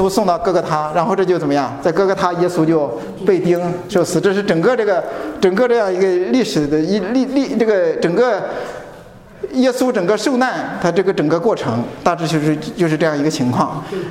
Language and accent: Chinese; China; 但是其实我们中国人特别怎么样讲，特别有这种聪明